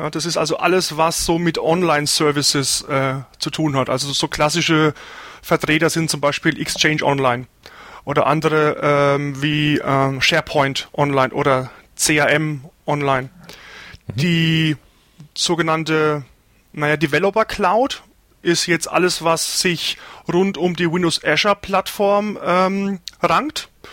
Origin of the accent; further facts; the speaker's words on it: Germany; Also, ja, wirklich, wir als Deutsche, wir könnten uns das eigentlich am besten merken, wenn wir so ans südhessische Ärger denken, ne?